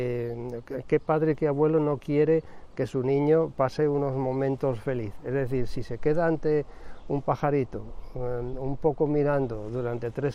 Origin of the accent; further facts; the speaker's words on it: Castile and León, Spain; la fauna que yo había visto en mi pueblo, un pueblo ya desaparecido, lamentablemente, de las tierras altas sorianas.